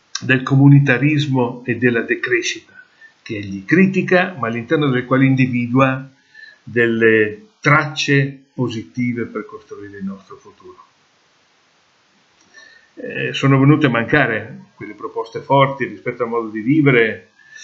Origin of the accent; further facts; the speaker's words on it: Veneto, Italy; born there; vado nel cimitero del paesino dove sono nato, in provincia di Treviso